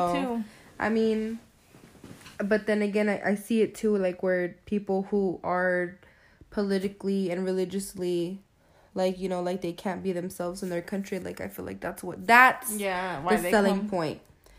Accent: Texas, United States; I feel like I never heard my accent until I said, oh, what are y'all doing tonight?

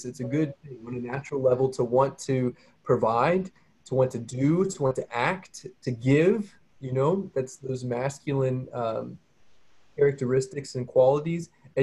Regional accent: Dallas, Texas, United States; I grew up in Dallas, and it's the middle, you know, it's kind of the end of the Bible Belt.

